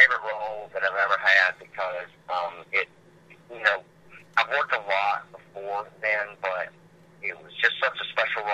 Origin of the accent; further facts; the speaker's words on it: Macon, Georgia, United States; I grew up in outside of Macon, Georgia.